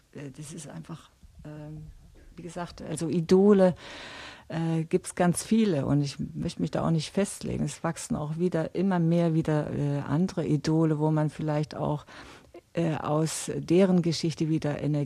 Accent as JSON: {"language": "German", "town": "Jena", "region": "Thuringia", "country": "Germany", "said": "ich komme aus Jena, das war eine Hochburg für den Sprint."}